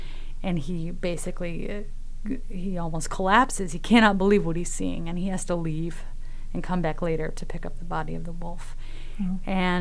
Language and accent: English; United States; I'm an American, so unfortunately we have to fundraise for such things.